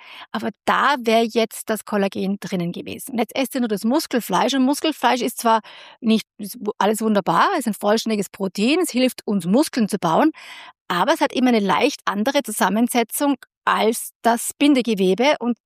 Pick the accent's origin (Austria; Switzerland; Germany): Austria; ich habe Verwandtschaft in Deutschland, aber lebt in Bayern, da sagt man auch flachsig und dann bin ich Österreicherin.